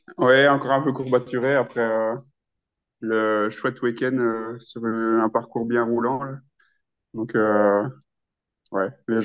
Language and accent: French; Wallonia, Belgium; Moi, je viens de Boisden, donc c'est entre Charleroi et Mons, donc c'est dans le centre. Donc, enfin, dans le sud du pays, mais au centre du sud, on va dire. Donc, il n'y a pas beaucoup de bosses, c'est un endroit un peu où il y a beaucoup de terri.